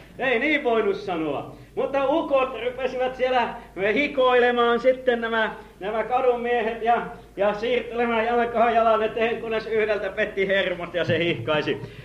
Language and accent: Finnish; Pori, Satakunta, Finland; niin kuin meillä Porissa päin oli sellaistakin oppia